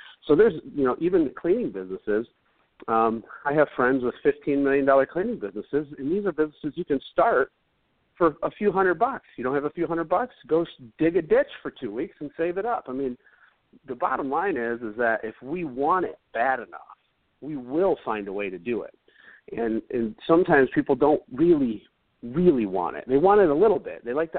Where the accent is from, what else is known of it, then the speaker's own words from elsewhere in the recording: Flint, Michigan, United States; I grew up in Flint. Flint is like Beirut.